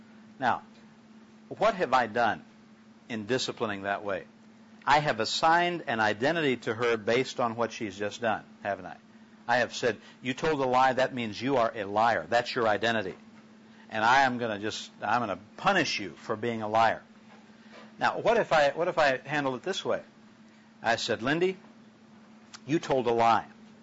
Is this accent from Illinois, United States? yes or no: yes; Chicago, Illinois, United States; You know, I grew up in the Chicago area with Al Capone and all that kind of thing, and about one block from the Chicago city limits.